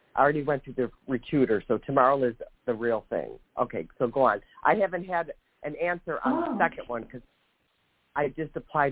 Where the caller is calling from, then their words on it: Ohio, United States; I'm from Ohio.